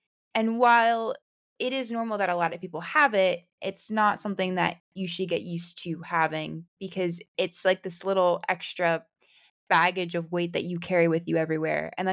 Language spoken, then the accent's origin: English; United States; I'm from the US, which you could probably hear from my accent